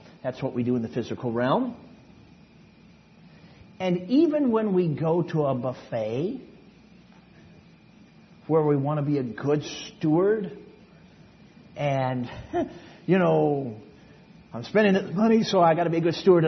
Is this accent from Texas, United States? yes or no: no; Chicago, Illinois, United States; I grew up in Chicago. I understand that.